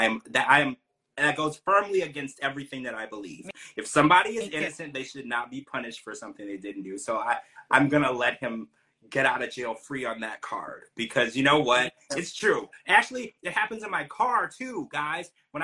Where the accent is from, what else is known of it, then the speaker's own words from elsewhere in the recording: Louisiana, United States; I think I'm from Louisiana, we would add like sugar to the spaghetti sauce to make it a little sweeter.